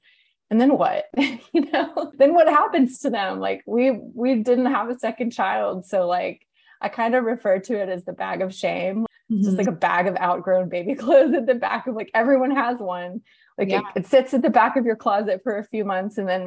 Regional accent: Atlanta, Georgia, United States; But when I moved to Atlanta, which is my hometown, I ended up getting a job at Carter's

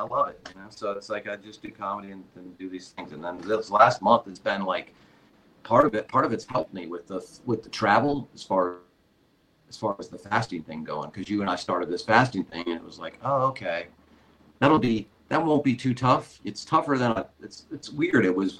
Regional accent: Canada; I'm a Canadian.

